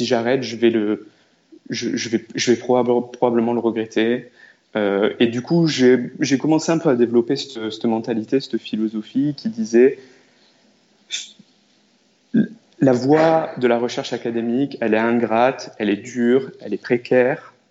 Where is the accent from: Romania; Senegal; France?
France; Corsica; also born or lived in Marseille, France / Paris, France; now in New York, United States; moi, je suis originaire de Corse, du sud de la France, vraiment très au sud. Et puis après Marseille, et puis après Paris, et puis maintenant New York.